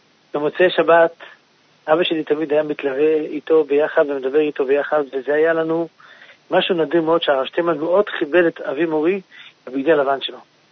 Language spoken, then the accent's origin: Hebrew; Jerusalem, Jerusalem District, Israel; אני לא נולדתי בקריאת צאנז, נולדתי בחוב מנחם בירושלים, אבל את רוב ילדותי עברתי את זה בקריאת צאנז מגיל 5, הייתי בקריאת צאנז, עד כמובן עד החתונה